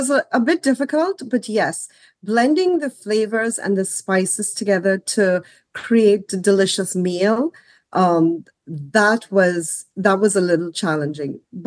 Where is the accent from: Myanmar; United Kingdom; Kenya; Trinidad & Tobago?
Trinidad & Tobago; now in United States; growing up in Trinidad and Tobago, it's tropical fruits that I'm dealing with in Trinidad and Tobago. So I come into this whole new world here in the United States of America.